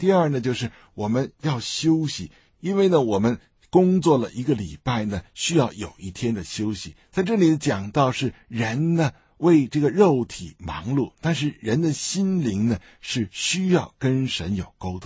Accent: China; 我觉得今天我们作为中国人呢，我们特别明白

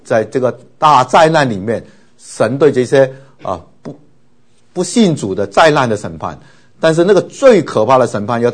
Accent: Taiwan; 然后我们从台湾来的就比较了解到成功领当兵

